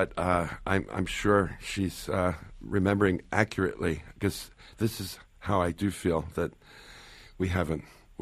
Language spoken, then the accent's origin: English; New Jersey, United States; I think growing up in the New Jersey suburbs, up to about the age of 12, 11 or 12, was a kind of paradise.